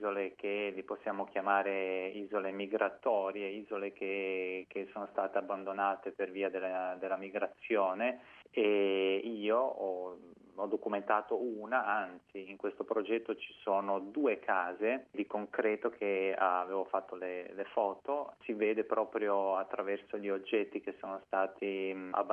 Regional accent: Croatia; born there; io sono nato in Croazia e poi, tra l'altro, ho lavorato per 10 anni in una piccola isola vicino a Zara, in Croazia

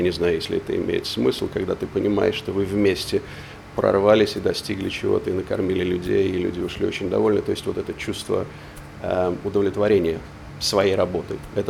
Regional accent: Leningrad, Saint Petersburg, Russia; moved away as an adult; now in Australia; Я родился и вырос в Ленинграде.

